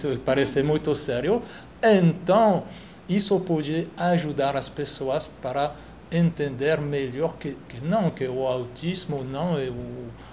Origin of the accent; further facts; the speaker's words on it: France; Portuguese is a second language; now in Rio de Janeiro, Brazil; Eu sou francês. Eu moro aqui no Rio de Janeiro há 3 anos.